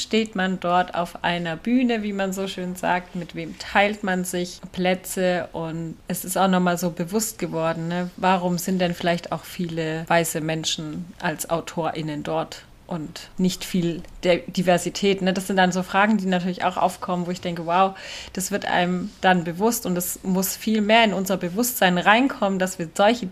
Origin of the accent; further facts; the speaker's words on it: Baden-Württemberg, Germany; Wir kommen ja aus Baden-Württemberg